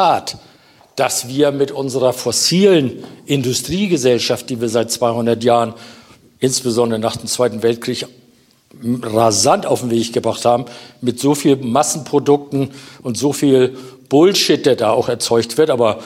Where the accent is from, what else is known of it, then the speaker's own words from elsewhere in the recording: Schleswig-Holstein, Germany; Aber ich komme ehemals aus Schleswig-Holstein